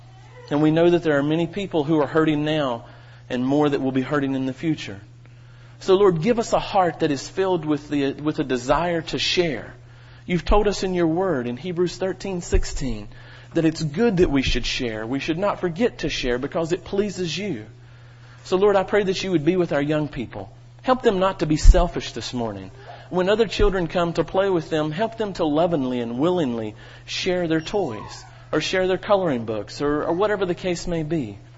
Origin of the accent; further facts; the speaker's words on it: North Carolina, United States; some of you may detect that I have an accent. For those of you that are visitors, I am from North Carolina, my family and I. And while I was growing up in rural North Carolina, my family moved around quite a bit.